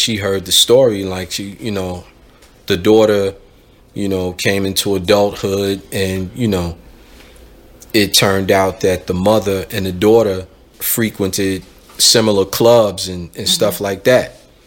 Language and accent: English; Brooklyn, New York, United States; I'm saying it growing up in Bed-Stuy, I'm like, yeah, Brownsville was a different animal, right.